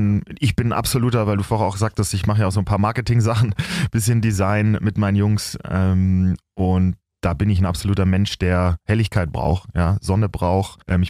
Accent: Belgium; now in Germany; Ja, ich komme aus Belgien, bin da geboren und aufgewachsen mit meinen Geschwistern, weil nämlich mein Vater an der deutschen Schule dort gelehrt hat damals.

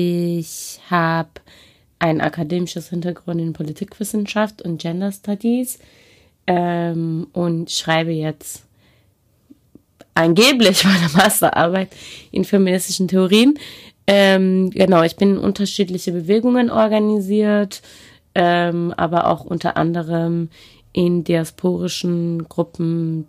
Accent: Iran; German is a second language; now in Germany; ich bin in Iran geboren, aufgewachsen, zur Schule gegangen.

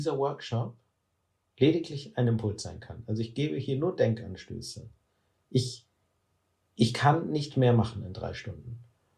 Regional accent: Cologne, North Rhine-Westphalia, Germany; Und ich komme aus Köln und bin einerseits Künstler

